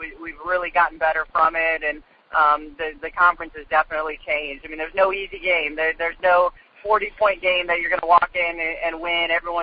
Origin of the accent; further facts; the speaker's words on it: Iowa, United States; Well, unfortunately, I grew up in the Midwest. I grew up in Iowa, so this is nothing.